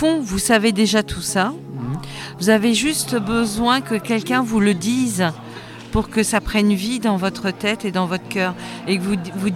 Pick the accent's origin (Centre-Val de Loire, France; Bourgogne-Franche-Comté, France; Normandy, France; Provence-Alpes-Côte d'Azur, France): Centre-Val de Loire, France; Mardié; Oui, on est du 45, on est de Mardier.